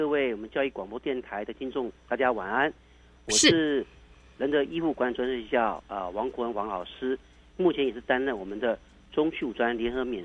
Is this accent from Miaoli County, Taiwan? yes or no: yes; Miaoli County, Taiwan; 因为我是苗栗的孩子嘛，到台北去不太适应那一个当地的生活环境